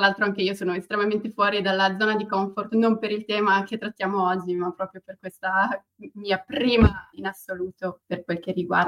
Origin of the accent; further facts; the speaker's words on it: Italian-speaking Switzerland, Switzerland; first language Italian; Sì, sono svizzera, non è che sono così brava con le lingue per cui ho imparato l'italiano così bene, in realtà l'italiano è la mia lingua madre, perché non molti lo sanno, ma in Svizzera abbiamo quattro lingue nazionali e una di queste è l'italiano